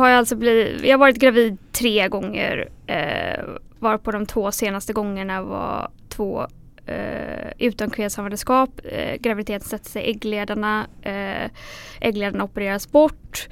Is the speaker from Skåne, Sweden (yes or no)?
no; Gothenburg, Västra Götaland County, Sweden; now in Stockholm, Sweden; Jag kom från Göteborg ursprungligen, aha, men har ju bott i Stockholm i 13 år ungefär.